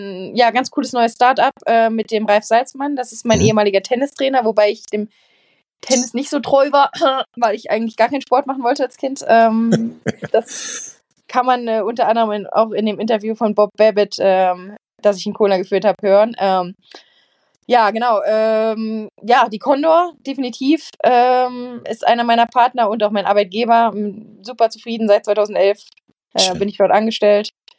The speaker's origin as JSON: {"language": "German", "region": "Saarland", "country": "Germany", "said": "weil ich bin ursprünglich aus dem Saarland. Das ist natürlich als ehemalige Saarländerin, beziehungsweise als Saarländerin, ganz, ganz klasse"}